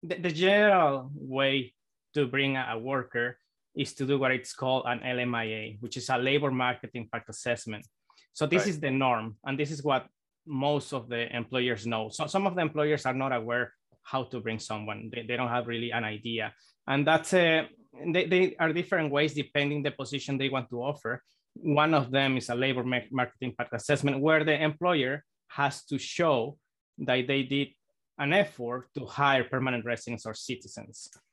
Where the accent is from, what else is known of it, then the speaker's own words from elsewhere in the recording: Mexico; moved away as an adult; now in Canada; I was raised in Mexico. I came to Canada in 2012 with my family, right, with my wife back then.